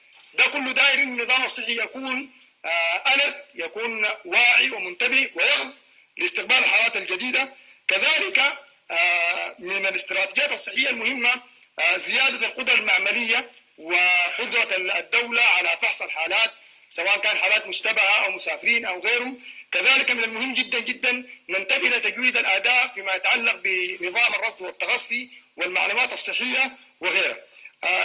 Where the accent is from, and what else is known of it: Sudan